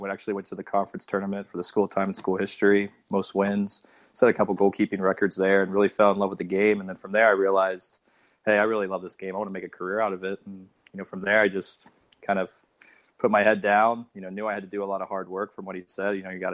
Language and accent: English; Columbus, Ohio, United States; You know, I grew up in Columbus, Ohio, went to school kind of on the east side